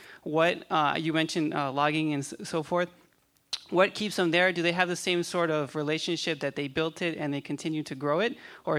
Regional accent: California, United States; Growing up in Southern California, in mostly the urban areas, I romance a little bit about the Central Valley.

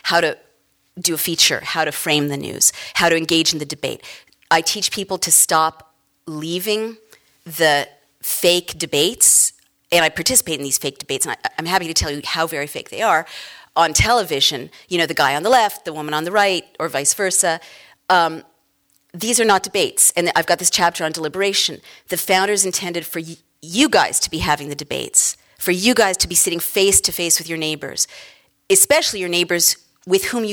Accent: San Francisco, California, United States; I grew up in San Francisco, so I know this is

